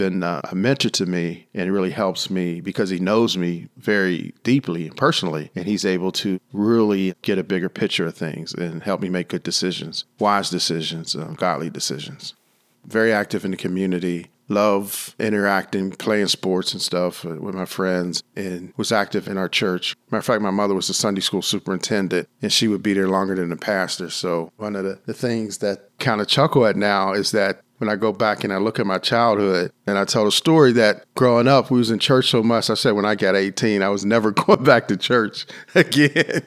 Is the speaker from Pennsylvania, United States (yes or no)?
yes; Pittsburgh, Pennsylvania, United States; I was born here in Pittsburgh in January 19th, 1959. Initially, was on the hill. In sixth grade, we moved over into Chartiers area.